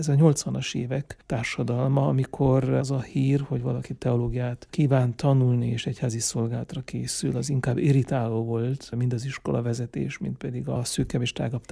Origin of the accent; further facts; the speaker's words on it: Székelyvaja, Mureș County, Romania; elemiskoláimat Székelyvajában, Marosvásárhelytől 15 kilométerre egy szintiszta magyar református falu. Tehát itt töltöttem a gyerekkoromat, és a középiskola éveimet Marosvásárhelyen helyen töltöttem.